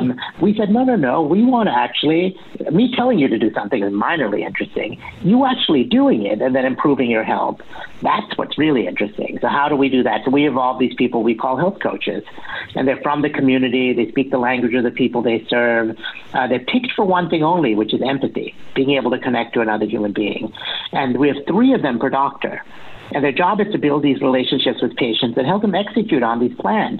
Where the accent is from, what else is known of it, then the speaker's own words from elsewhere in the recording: Boston, Massachusetts, United States; I'm from Boston, where we're living. And Boston, it's cold and dark at this time of year.